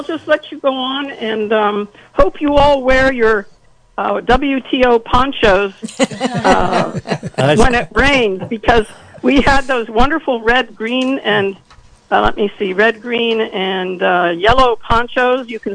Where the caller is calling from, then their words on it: Davis, California, United States; I'm calling from Davis, California.